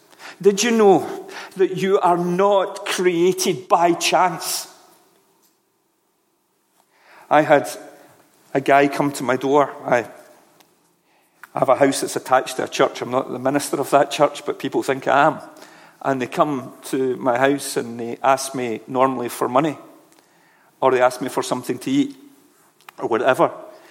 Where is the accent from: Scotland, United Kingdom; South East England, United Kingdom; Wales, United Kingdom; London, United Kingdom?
Scotland, United Kingdom; I think in my logic, in my Western Scotland logic, you probably guessed that I'm not from the East, but in my Western Scotland logic